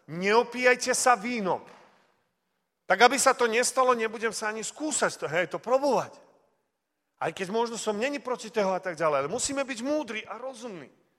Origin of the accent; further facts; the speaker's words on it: Vojvodina, Serbia; Lebo dnes u nás v Srbsku napríklad mnohí mladí ľudia, neviem ako u vás, ale u nás v pivnici máme obchody.